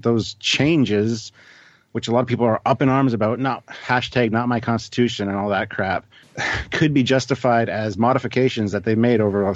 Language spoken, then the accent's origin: English; Canada; I'm a Canadian, so.